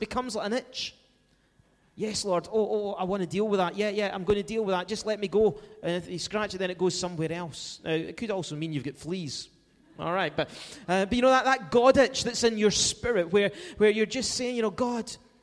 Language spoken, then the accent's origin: English; Greenock, Scotland, United Kingdom; Remember, I'm from the West. But the rugby, and believe it or not, I played rugby when I was in school, Greenock Academy.